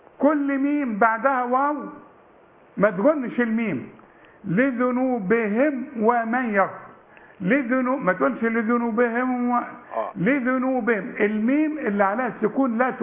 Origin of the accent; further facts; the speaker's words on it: Sharqia Governorate, Egypt; ايوه كل حاجه في الحاله اقول انا من الشرقيه. انا مش هتبره منها.